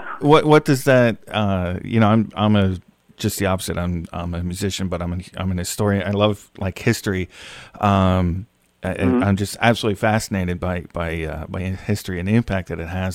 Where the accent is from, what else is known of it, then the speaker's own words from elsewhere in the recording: United States; I think you know, I'm American.